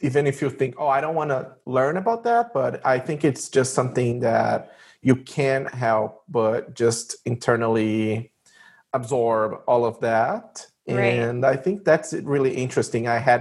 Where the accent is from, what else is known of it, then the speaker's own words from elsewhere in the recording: São Paulo, Brazil; English is a second language; So I'm from Brazil. I'm a former Fulbright scholar. I taught Portuguese in the United States for a year, for two semesters, and I'm originally from the state of São Paulo in Brazil.